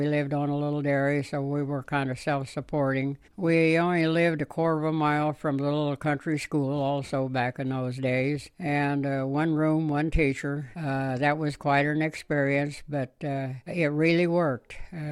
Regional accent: Terra Bella, California, United States; I grew up basically in the Tarabella-Porterville area in California.

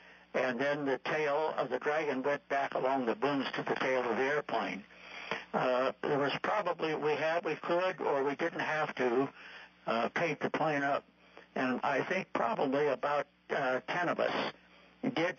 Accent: California, United States; And I said, and I'm from the San Joaquin Valley, so just name it the San Joaquin Siren.

